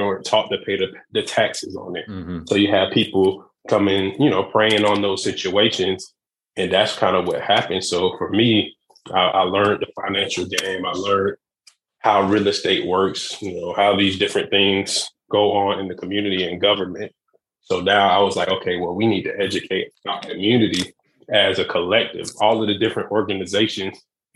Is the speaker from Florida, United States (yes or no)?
yes; Eatonville, Florida, United States; So growing up in Eatonville, we were all a family.